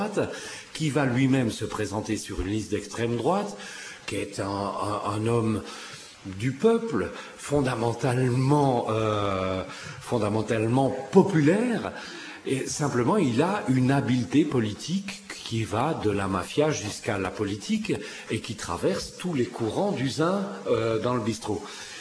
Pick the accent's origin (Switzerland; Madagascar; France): Switzerland; Oui, moi je suis suisse, je vis en Suisse.